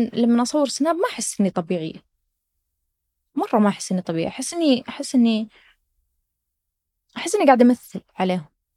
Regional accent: Saudi Arabia; ما تتصور قديش الموضوع مهم حتى لي كسعودية

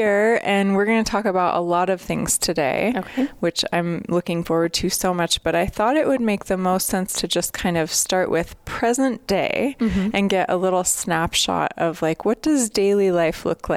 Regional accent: Kalispell, Montana, United States; I grew up in Kalispell, went to school in Missoula.

